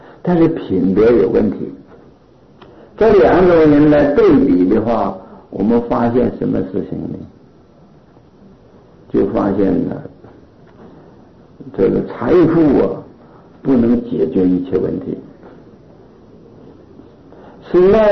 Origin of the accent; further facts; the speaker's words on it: China; 我们这个我们中国人呢，平常讲话的时候也常提到一句话啊